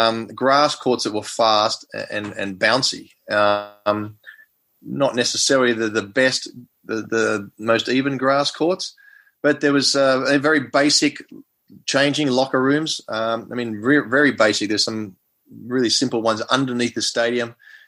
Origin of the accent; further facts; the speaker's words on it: Melbourne, Victoria, Australia; I mean, I was from Melbourne, of course